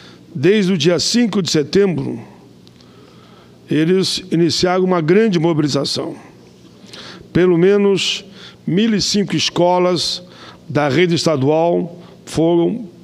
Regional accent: Caxias do Sul, Rio Grande do Sul, Brazil; Caxias do Sul, minha cidade natal

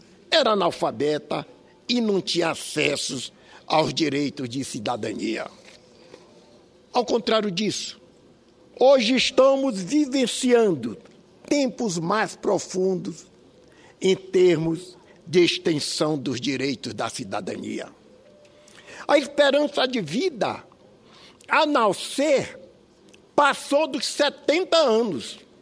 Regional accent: Bacabal, Maranhão, Brazil; Em minha cidade natal, a minha querida Bacabal, que eu já fui prefeito

